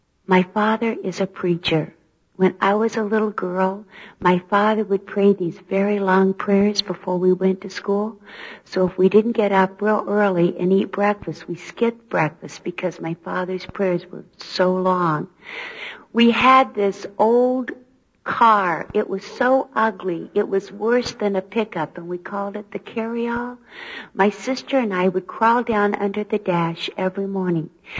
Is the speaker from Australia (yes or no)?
no; Hawaii, United States; I grew up in Hawaii. I was tall and everyone else was petite. I was white and everyone else was dark. I was Christian and all the others were Buddhist. I was a minority.